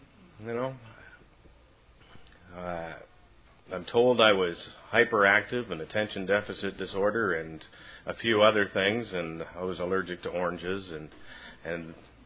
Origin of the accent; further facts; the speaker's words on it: Canada; accent: Canadian; I hope you all can understand me with my Canadian accent, eh?